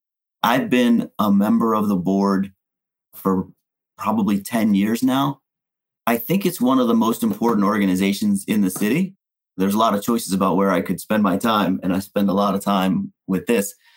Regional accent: Baltimore, Maryland, United States; because I grew up in Baltimore.

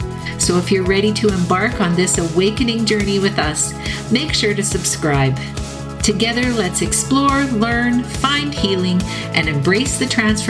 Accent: Canada; I'm Canadian.

